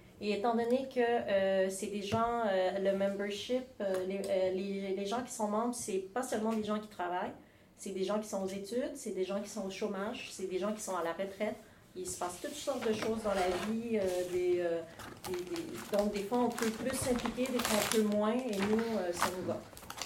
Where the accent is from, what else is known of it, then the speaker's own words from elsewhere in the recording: Montreal, Quebec, Canada; Comme moi, justement, je viens de Montréal.